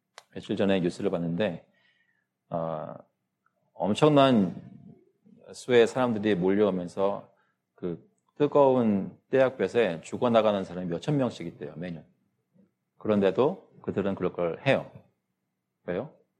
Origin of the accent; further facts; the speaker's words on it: South Korea; moved away; 제가 아직도 기억나는 게 제가 출석하던 한국에 있을 때 어릴 때 자라나던 교회에서 저희들에게 그 황금 봉투를 주잖아요.